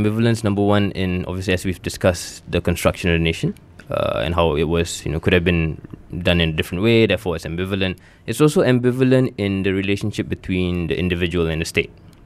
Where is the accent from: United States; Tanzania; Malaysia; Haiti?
Malaysia; how I look at myself as a Malaysian, Malayness